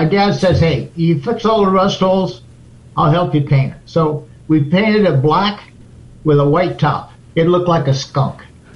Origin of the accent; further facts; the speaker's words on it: East Providence, Rhode Island, United States; born there; It starts off when I was born in Rhode Island, East Providence, Rhode Island, 1946.